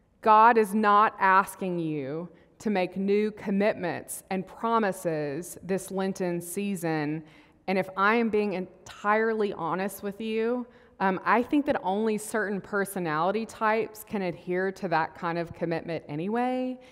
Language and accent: English; Mississippi, United States; I grew up in Mississippi as an Episcopalian, which is a very rare thing.